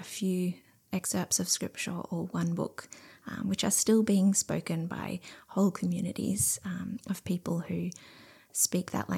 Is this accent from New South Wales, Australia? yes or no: yes; Sydney, New South Wales, Australia; Growing up in Sydney, I hadn't even known that.